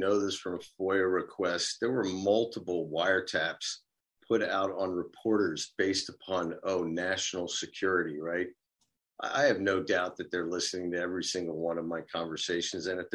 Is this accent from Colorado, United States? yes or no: no; Pennsylvania, United States; I grew up outside of Philadelphia, sort of right near Valley Forge out on the Western Main Line, I guess you call it.